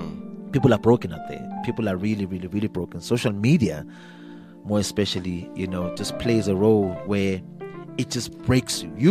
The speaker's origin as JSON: {"language": "English", "town": "Mbalele", "region": "Mpumalanga", "country": "South Africa", "said": "I'm a fanboy from Mbalele, you know, in the Mpumalanga province. And I take pride in that, about where I come from, because that's my history, that's my heritage, and that built my character, you know."}